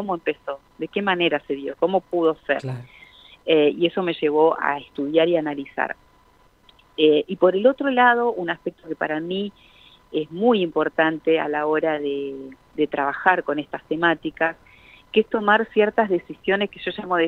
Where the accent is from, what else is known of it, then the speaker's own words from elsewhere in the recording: Avellaneda, Buenos Aires Province, Argentina; born there; yo soy nacida en Avellaneda y mi corazoncito sigue latiendo ahí. Así que tengo hermosos recuerdos de mi vida en esa hermosa ciudad